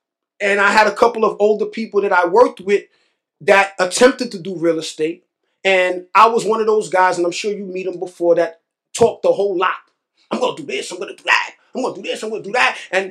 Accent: New York, United States; because I'm from New York. I'm the man.

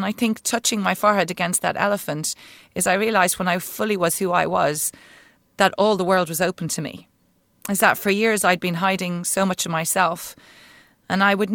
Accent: Ireland; And also because I'm Irish and Catholic and guilty all the time

